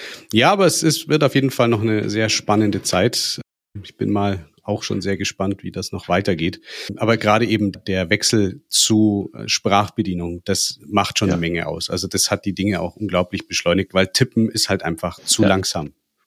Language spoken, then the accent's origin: German; Germany; Natürlich, wir sind Deutsche, wir müssen uns immer auch wieder die Frage nach dem Datenschutz und der Sicherheit stellen.